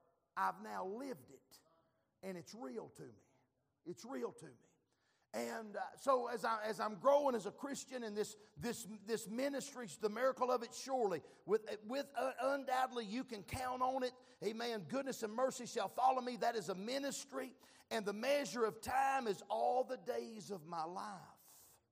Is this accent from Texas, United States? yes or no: no; Kentucky, United States; I come all the way from Kentucky. I come all the way from Kentucky to see my grandbabies.